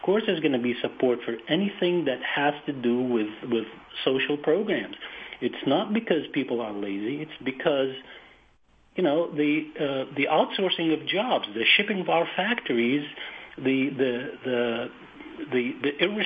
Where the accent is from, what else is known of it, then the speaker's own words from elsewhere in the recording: Boston, Massachusetts, United States; I look at a newspaper that I grew up with in Boston, the Boston Globe.